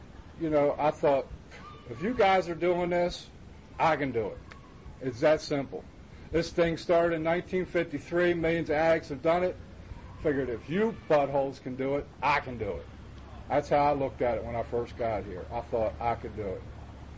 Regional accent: Cumberland, Maryland, United States; in Cumberland, where I'm from, is we got a meeting every day of the week in Narcotics Anonymous

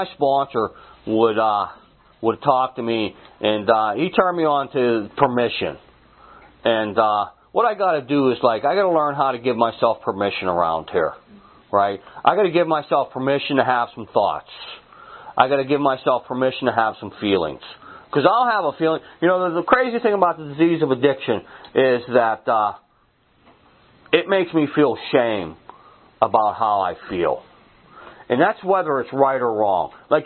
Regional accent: Pennsylvania, United States; I really like this meeting. I'm from Beaver County.

